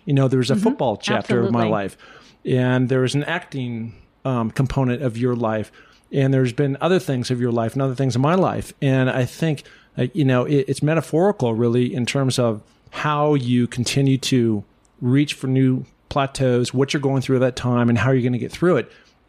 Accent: Seattle, Washington, United States; And I grew up in Seattle, Washington, so in the Northwest.

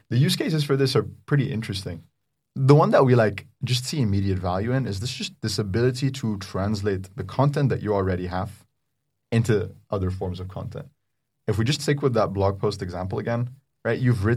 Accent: Egypt; moved away as an adult; now in United Kingdom; I grew up in Egypt, yeah. I spent the first 18 years there.

